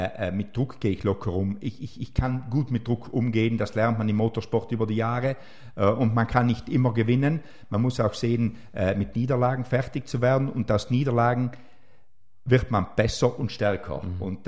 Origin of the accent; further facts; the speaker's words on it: South Tyrol, Italy; Ich glaube, das kann man als Südtiroler sagen, wir sind sehr bodenständig